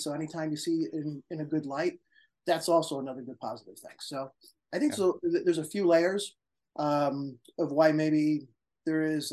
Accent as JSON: {"language": "English", "region": "Leinster", "country": "Ireland", "tie": "born there", "said": "Tusker is named for a lighthouse that's near where I was born in Ireland."}